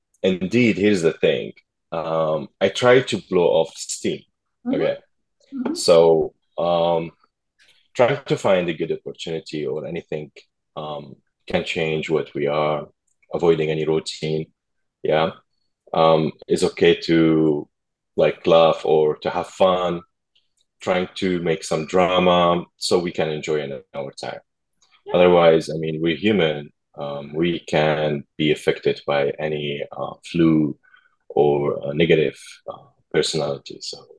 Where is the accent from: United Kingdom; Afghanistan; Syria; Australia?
Syria; English is a second language; moved away as an adult; now in United States; And I'm originally from Syria. The capital city is called Damascus. I'm also a new arrival here in the United States. I'm here like almost 10 months or 11 months, something like this. And I'm as well ESL student.